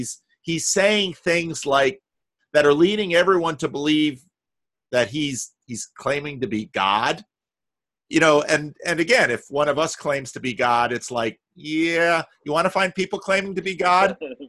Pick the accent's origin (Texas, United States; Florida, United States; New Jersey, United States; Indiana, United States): New Jersey, United States; Paterson; I grew up in Paterson, New Jersey, and there are all these little ghettos, in fact.